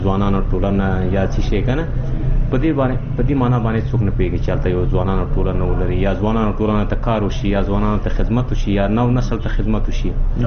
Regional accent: Nuristan, Afghanistan; موږ په نورستان کې متاسفانه یو پانتون نه لرو؟

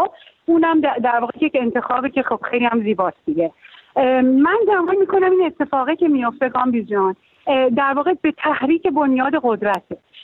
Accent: Tehran, Tehran Province, Iran; also born or lived in France; now in California, United States; بچه تهرانم و الان در کالیفرنیا هستم در امریکا، ولی سال هاست که 13 ساله در فرانسه زندگی میکنم.

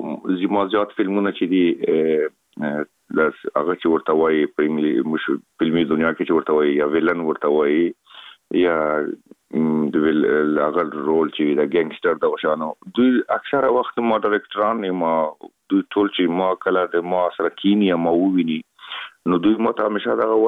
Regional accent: Afghanistan

